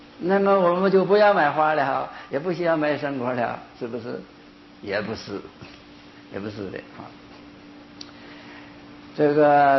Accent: Northeast China, China; 我以前我是东北人啊，好像都没听说过地震

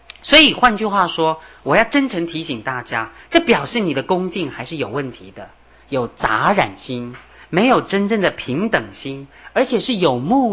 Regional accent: Beipu, Hsinchu County, Taiwan; 我记得我们在小时候在家乡，我住在新竹北埔，

